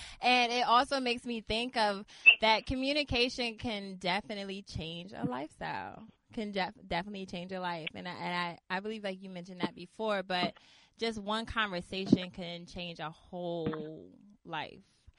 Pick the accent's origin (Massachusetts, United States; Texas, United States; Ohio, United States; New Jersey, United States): New Jersey, United States; I'm from Jersey, of course, Jersey, born and raised.